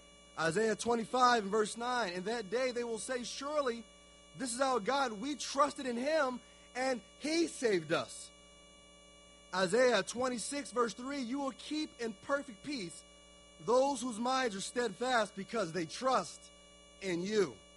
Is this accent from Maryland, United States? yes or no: yes; Baltimore, Maryland, United States; I'm from Baltimore, so I do want to thank you all for wearing purple.